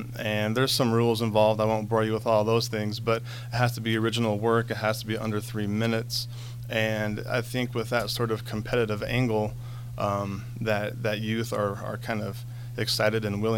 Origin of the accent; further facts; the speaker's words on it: Lovelock, Nevada, United States; Well, I'm a native Nevadan.